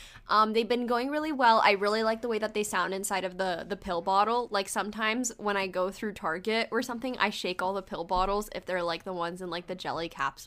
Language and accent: English; United States; born there; considering that I was born in America many years later, I don't think so.